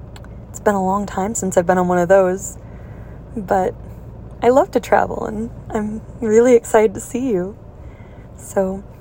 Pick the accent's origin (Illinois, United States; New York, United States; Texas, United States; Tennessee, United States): Illinois, United States; Chicago; now in California, United States; You know, I'm actually originally from Chicago too. I wonder if any of you can hear it in my voice. I don't think I have an accent anymore, but a lot of people in California seem to pick up on it